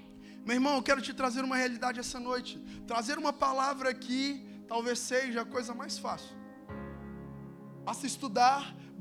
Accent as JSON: {"language": "Portuguese", "town": "Belo Horizonte", "region": "Minas Gerais", "country": "Brazil", "tie": "born or raised there", "said": "quando eu tinha meus 16 para 17 anos, lá na minha cidade em Belo Horizonte, nós decidimos evangelizar os mendigos da cidade."}